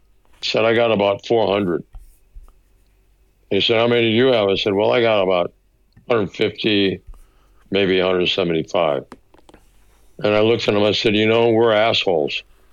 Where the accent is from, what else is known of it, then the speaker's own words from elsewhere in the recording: Mexico City, Mexico; especially being a kid growing up in Mexico.